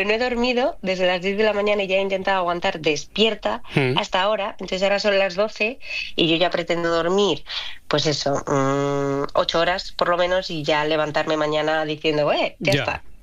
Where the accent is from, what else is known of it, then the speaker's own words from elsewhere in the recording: Spain; así somos los españoles